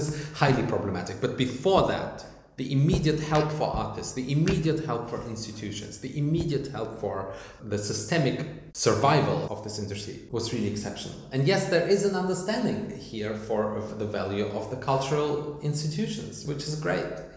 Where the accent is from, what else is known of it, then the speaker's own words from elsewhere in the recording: Germany; the Germans and me, I am part of this society. I am part of this country. This is my home country.